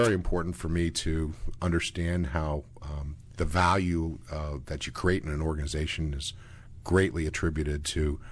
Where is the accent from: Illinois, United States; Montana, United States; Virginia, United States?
Virginia, United States; Grew up in Northern Virginia.